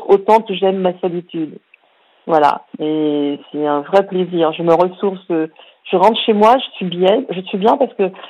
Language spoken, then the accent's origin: French; Paris, Île-de-France, France; Ah oui, on est tous de Paris. On est tous nés dans le 14e arrondissement.